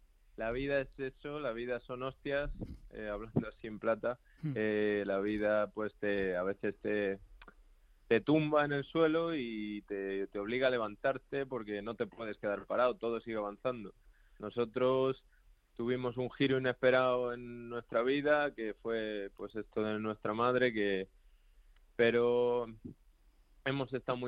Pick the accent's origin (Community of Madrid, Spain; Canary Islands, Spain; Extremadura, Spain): Community of Madrid, Spain; Madrid; also born or lived in Galicia; yo de DNI sí que soy gallego, pero me he criado en Madrid